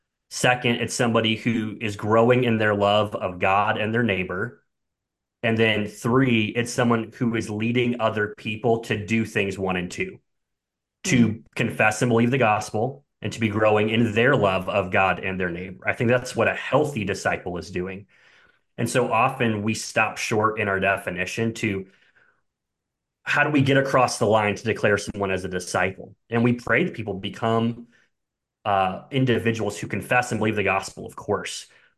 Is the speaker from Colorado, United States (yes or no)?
no; St. Louis, Missouri, United States; also born or lived in Springfield, Missouri / Amsterdam; So originally, I'm from St. Louis, Missouri area. Ended up during my college years in Springfield, Missouri for school.